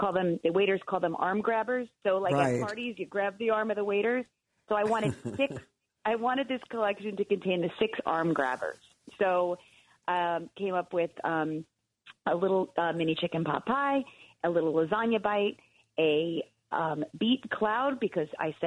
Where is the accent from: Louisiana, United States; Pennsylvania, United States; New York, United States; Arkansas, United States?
New York, United States; because I'm such a New Yorker, everything bagel seasoning is everyone's favorite.